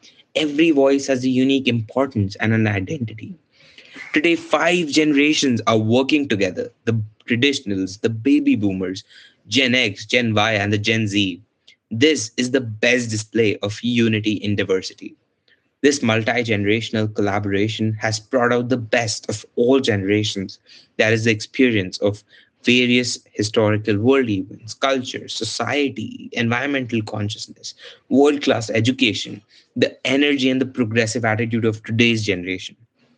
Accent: India; English is a second language; and I'm from India.

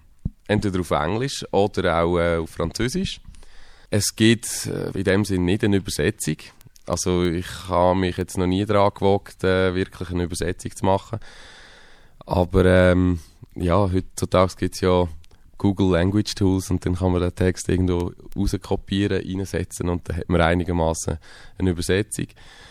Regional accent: Spain; Also ich bin ja Spanier und bei uns daheim ist halt auch viel spanische Musik gelaufen, sei es jetzt Flamenco oder spanischer Pop.

